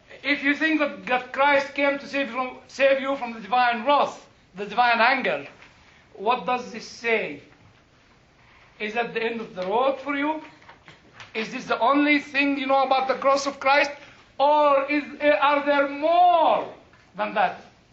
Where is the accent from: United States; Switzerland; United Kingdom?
United Kingdom; I took my British passport and said, look, I'm British.